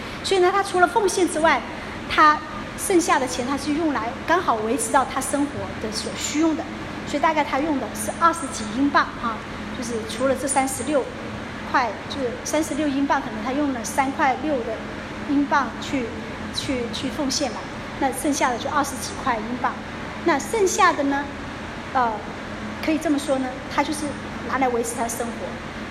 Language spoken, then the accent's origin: Chinese; China; now in Seattle, United States; 我们中国人哈、啊、都怎么样，我们中国人呢在财务上呢都很谦卑哈